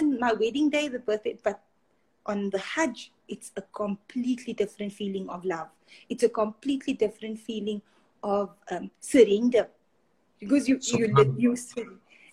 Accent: Riyadh, Riyadh Province, Saudi Arabia; just book your ticket to Jeddah, because I'm from Riyadh, I'm based in Riyadh.

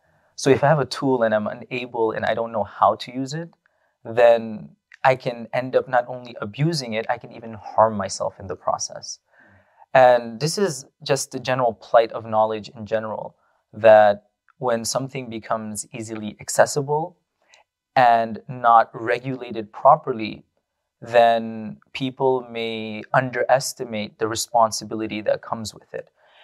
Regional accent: Astoria, New York, United States; I'm actually from Astoria, Queens, okay. Not too far away. And born and raised in Astoria, lived there for a good part of my life until my teenage years.

